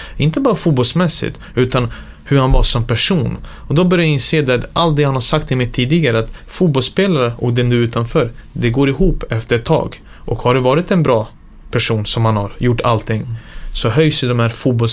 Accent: Sarajevo, Federation of Bosnia and Herzegovina, Bosnia & Herzegovina; also born or lived in Belgrade, Serbia; jag är född i Belgrad, men jag är uppvuxen i Sarajevo.

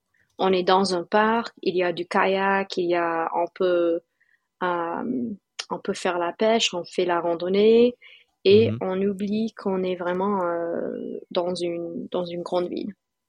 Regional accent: Louisville, Kentucky, United States; French is a second language; Donc je pense que à Louisville, on a quelques parcs qui sont incroyables. On a Cherokee Park. J'ai grandi à Cherokee Park.

